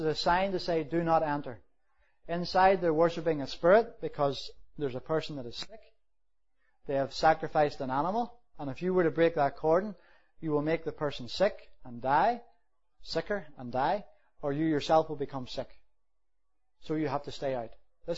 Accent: Northern Ireland, United Kingdom; I'm a bit slow, I'm from Northern Ireland.

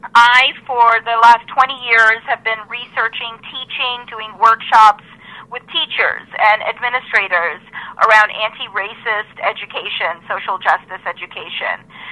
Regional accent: Atlanta, Georgia, United States; also born or lived in India; I identify as Indian American. I was born in India, raised in Atlanta, Georgia, with many of my summers being spent back in India with my grandparents and my cousins.

